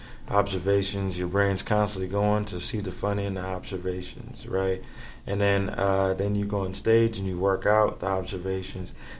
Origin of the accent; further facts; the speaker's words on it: Kendall, Florida, United States; Oh, I grew up in Kendall.